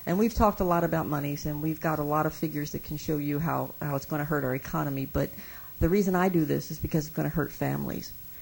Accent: East Coast, United States; now in Nebraska, United States; Nebraska, I came from the East Coast. I raised my family here for the reason that I wanted the good life of Nebraska

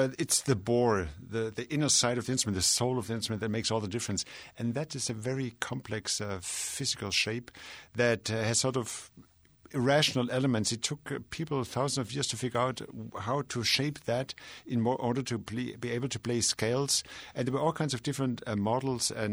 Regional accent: Germany; funny enough, I grew up in Germany

